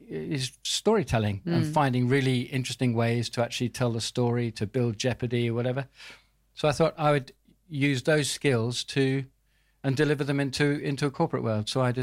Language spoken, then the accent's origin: English; Kenya; born there; I was born in Kenya, actually.